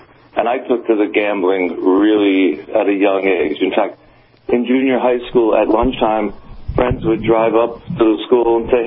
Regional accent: Philadelphia, Pennsylvania, United States; Anyway, I grew up in Philadelphia. Middle-class family, great schools, great neighborhood.

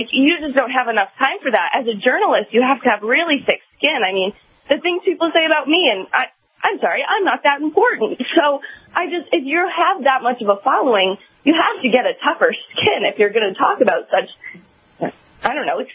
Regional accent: Canada; He's Canadian. I'm Canadian also, so I get it.

